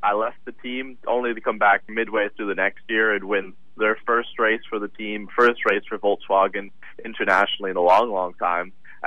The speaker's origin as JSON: {"language": "English", "country": "United States", "tie": "born there", "said": "I was born in the States, but I race under the South African flag."}